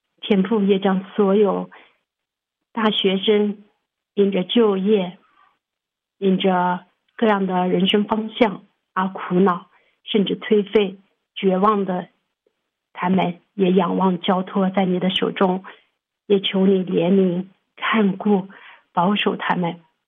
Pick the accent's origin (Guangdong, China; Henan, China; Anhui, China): Anhui, China; 大家好，我是安徽的